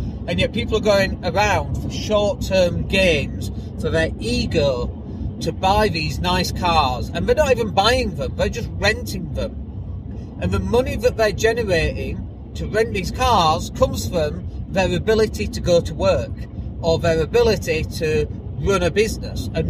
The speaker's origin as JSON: {"language": "English", "region": "England", "country": "United Kingdom", "said": "But I'm still English and I'm still from Britain"}